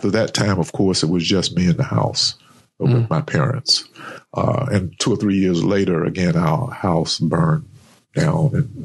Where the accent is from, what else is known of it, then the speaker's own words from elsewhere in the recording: Rocky Mount, North Carolina, United States; Well, as I said, I grew up in Rocky Mount, by the way, which is about an hour east of Raleigh.